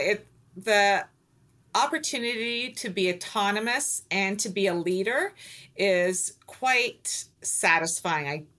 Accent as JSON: {"language": "English", "country": "Canada", "lives_now": "United States", "said": "I was practicing in the States for 25 years. I'm originally from Canada and actually moved home at the time of COVID"}